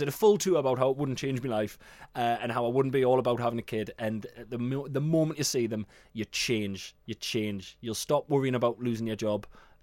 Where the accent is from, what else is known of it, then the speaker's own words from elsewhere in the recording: South Shields, North East England, United Kingdom; he would take me to to go and watch South Shields over 40s on a Sunday.